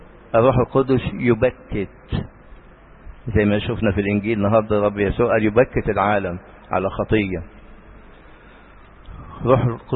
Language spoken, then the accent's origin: Arabic; Egypt; أنا مصري،